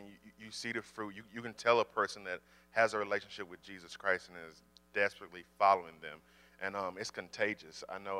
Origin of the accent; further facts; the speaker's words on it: Georgia, United States; now in Sioux Falls, United States; And we're originally from Georgia. We've been living in Sioux Falls here for going on, 6 years now?